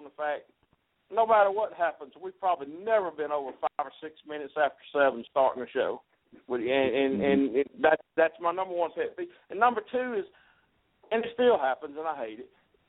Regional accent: Monroe, United States; Let's do it in Monroe. It's in my hometown. I know people here. I've got contacts here.

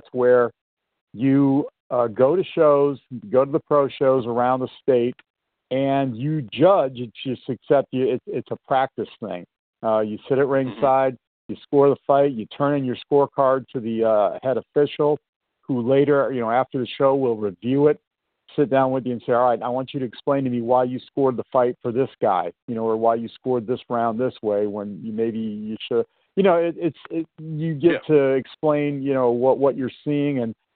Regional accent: Detroit, Michigan, United States; In downtown Detroit, that was a lot of fun because that's my hometown.

